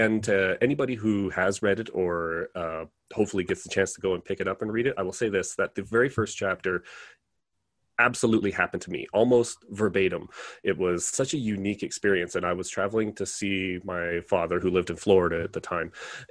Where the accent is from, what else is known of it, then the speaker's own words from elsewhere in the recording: Canada; Being a Canadian, we only have sweet tea.